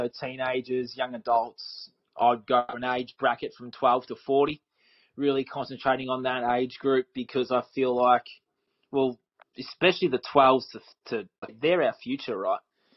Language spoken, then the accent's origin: English; Australia; So I'm Australian.